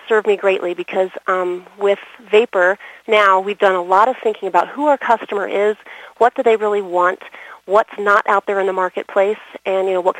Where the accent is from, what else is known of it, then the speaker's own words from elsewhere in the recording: Washington, District of Columbia, United States; born there; I was born in Washington, D.C., and it's very conservative back east.